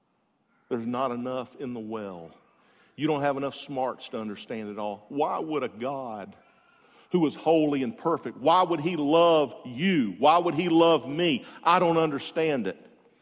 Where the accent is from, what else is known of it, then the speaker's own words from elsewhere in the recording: Jacksonville, Florida, United States; You know, I'm from Jacksonville. I went to a pastor's meeting. It was over, and forgive me here, a little tender. I went to a pastor's meeting over in the south side of Jacksonville where I grew up. I grew up on the south side.